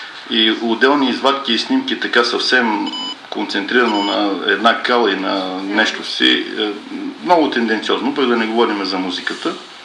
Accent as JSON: {"language": "Bulgarian", "town": "Vratsa", "region": "Vratsa Province", "country": "Bulgaria", "said": "още повече като врачанин и съответно моите колеги"}